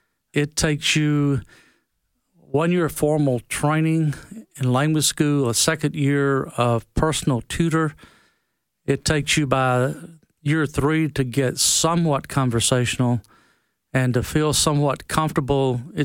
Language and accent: English; United States; Even today, as an American, I've had many pastors and many lay people personally thank me that we brought the gospel.